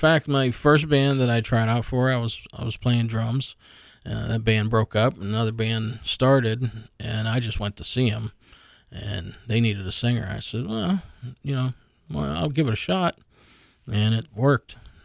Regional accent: Youngstown, Ohio, United States; I grew up in a town in Youngstown, on the west side of Youngstown. A street called Argo Street, it was a cul-de-sac

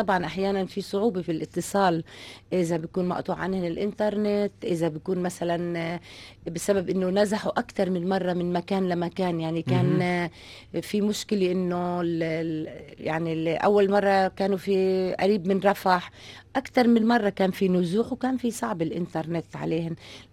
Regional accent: Tunisia; اهلي في تونس اخواتي، بعدين روحوا سنه 94 مع الفلسطينيين اللي طلعوا، لكن أنا بقيت لحالي هنا، ظليت في تونس متزوجة وقاعدة في تونس، فما روحتش معاهن.

